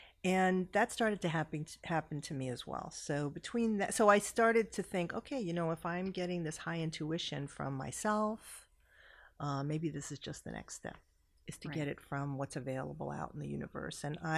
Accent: New York City, New York, United States; I mean, I grew up in the Bronx, New York City. I'm a very down-to-earth person.

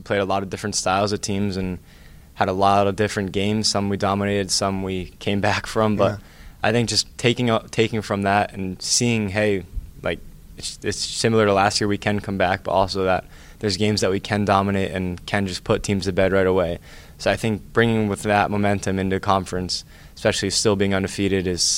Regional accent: Berwyn, Pennsylvania, United States; Berwyn, Pennsylvania.

